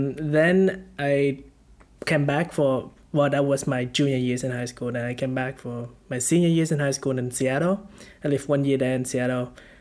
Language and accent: English; Vietnam; now in Munich, Germany; And I'm from Vietnam and I'm currently living in Munich, Germany.